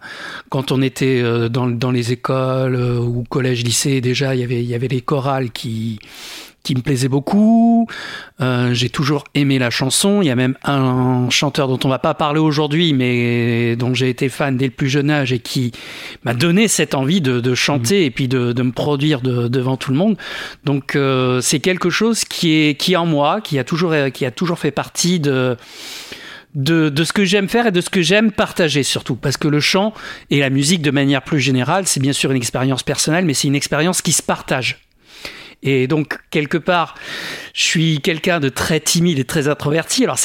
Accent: Saintes, Nouvelle-Aquitaine, France; je suis originaire de la région, hein, je suis natif de Saintes.

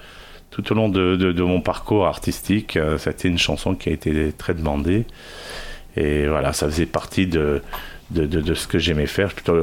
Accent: Rochefort, Nouvelle-Aquitaine, France; also born or lived in Madagascar / Germany / Marrakech, Morocco; D'abord à l'étranger, parce que j'ai un papa qui a été coopérant militaire et donc tous les 4 ans on partait. Je suis né à Madagascar. Après, je suis parti en Allemagne, j'ai vécu 4 ans en Allemagne. Après, on est resté 4 ans à Rochefort dans toute mon adolescence.

